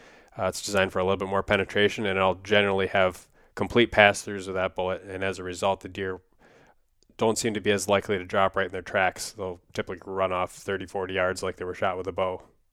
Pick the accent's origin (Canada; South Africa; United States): United States; Wisconsin; So when I was growing up in Wisconsin, I was using a 12-gauge with rifled slugs